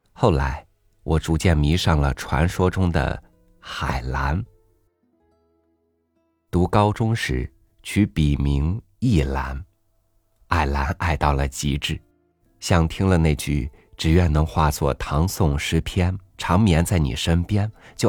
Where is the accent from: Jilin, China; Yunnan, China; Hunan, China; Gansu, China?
Hunan, China; 我想想看海的孩子离大海往往很远。我是湖南人，我爱海